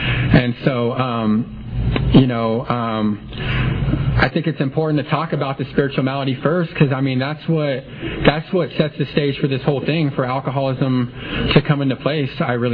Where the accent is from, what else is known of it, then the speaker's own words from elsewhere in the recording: Hanford, California, United States; I grew up in Hanford with my dad.